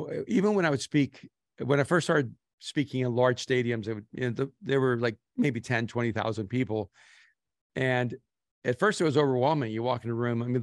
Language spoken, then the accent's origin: English; El Salvador; moved away; I mean, I'm an immigrant from El Salvador. I never knew my real father. My grandparents raised me for the first section of my life.